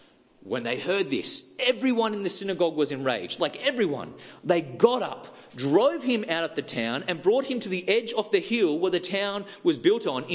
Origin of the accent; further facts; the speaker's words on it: Australia; But we're Australian, so we're too polite or too apathetic to do something like that.